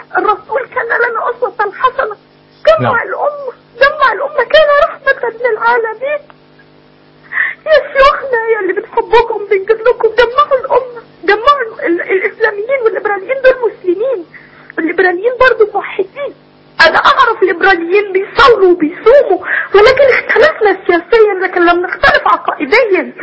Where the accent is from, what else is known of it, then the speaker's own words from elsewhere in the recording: Egypt; احنا مصريين